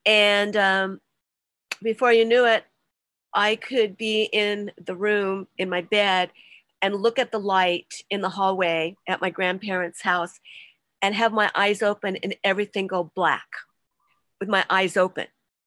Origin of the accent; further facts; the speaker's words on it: California, United States; born there; I was born in Southern California, so I was outside all the time.